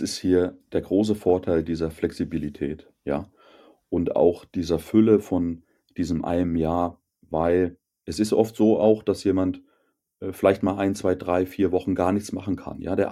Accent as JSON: {"language": "German", "region": "Thuringia", "country": "Germany", "tie": "born or raised there", "said": "ich bin in Wäldern Thürings aufgewachsen"}